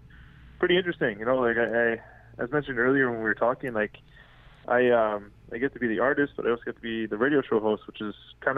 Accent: Matachewan First Nation, Ontario, Canada; I'm Ojibwe from Matachwan First Nation.

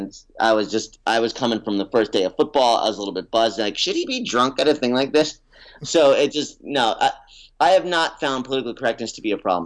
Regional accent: Albany, New York, United States; Yep, I'm from Albany, the home of bar fighting.

